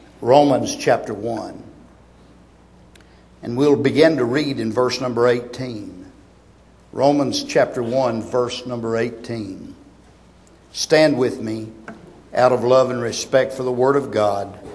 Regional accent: Texas, United States; When I was a boy growing up in East Texas, we used to call it passing the buck.

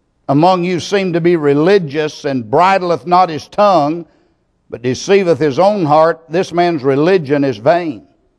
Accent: Texas, United States; As a little boy growing up in East Texas at Hayden Baptist Church

